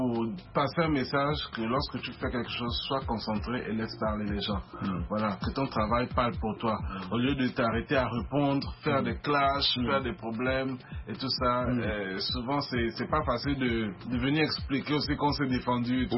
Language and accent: French; Togo; parce que chez nous au Togo, on dit souvent c'est l'arbre qui porte des fruits mûrs quand on jette les pierres